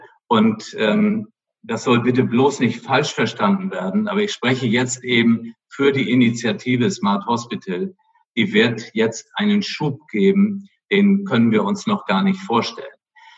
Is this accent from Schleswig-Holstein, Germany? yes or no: yes; Flensburg, Schleswig-Holstein, Germany; meine Mutter war Dänin und deswegen habe ich auch nach Skandinavien so ein bisschen Beziehung und bin da ja auch mehr oder weniger an der Grenze aufgewachsen in Flensburg